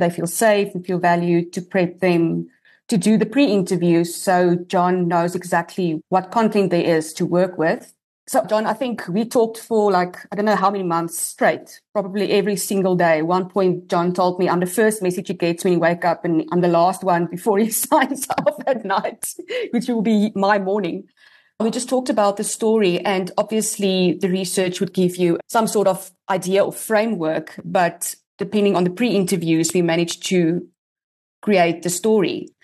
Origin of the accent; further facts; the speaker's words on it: South Africa; I was actually quite young when this happened back in 2011. So I think living in South Africa, you read about true crime cases